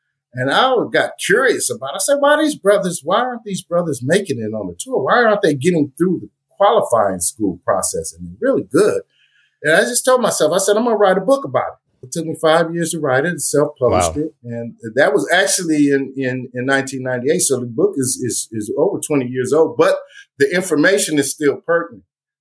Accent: Los Angeles, California, United States; So I really love entertainment because I grew up in Los Angeles, not too far from Hollywood.

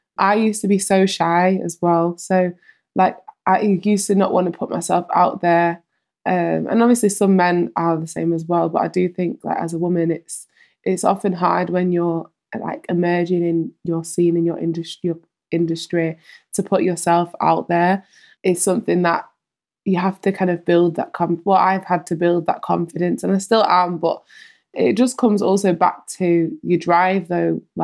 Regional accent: Manchester, North West England, United Kingdom; it really resonates to what being a Mancunian is, and you know that Mancunian spirit that we have up here.

